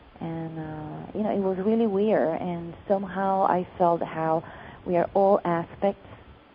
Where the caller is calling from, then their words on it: Barcelona, Catalonia, Spain; English is a second language; from Barcelona.